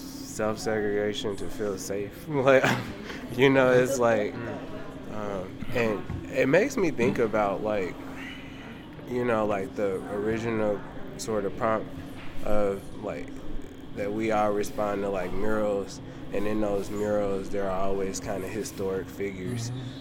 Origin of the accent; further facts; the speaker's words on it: Indianapolis, Indiana, United States; You know, I really love that I'm from Indianapolis because I love my family and I love that I do feel connected. Like, I know what's going on in the city.